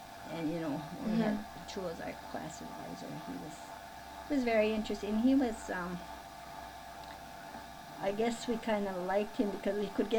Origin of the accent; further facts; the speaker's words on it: Ishpeming, Michigan, United States; born there; I was born in Ishpeming, Michigan.